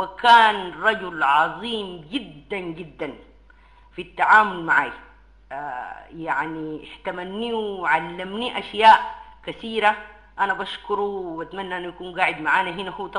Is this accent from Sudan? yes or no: yes; Sudan; لازم نحن من السودان نعمل لهم جيش